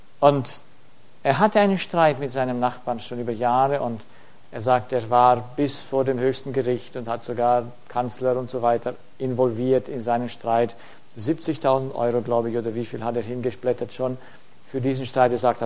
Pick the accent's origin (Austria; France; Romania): Romania; ich komme aus Rumänien, dort gab es zu meiner Zeit Leute, die sind in Hungerstreik getreten